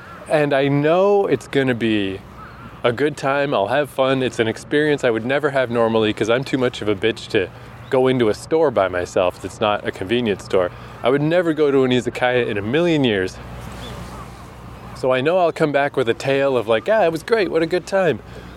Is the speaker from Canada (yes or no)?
yes; Canada; from Canada. Never been to Chiba before.